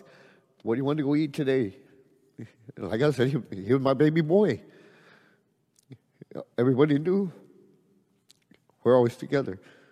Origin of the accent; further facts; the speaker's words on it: Edinburg, Texas, United States; I'm from Edinburgh, Texas.